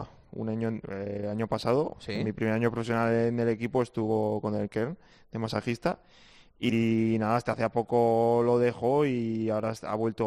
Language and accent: Spanish; Jaca, Aragon, Spain; also born or lived in Zaragoza; nací en Zaragoza, pero he vivido siempre toda mi vida en Jaca y mi madre es de Zaragoza y luego mi padre es de un pueblo de Burgos.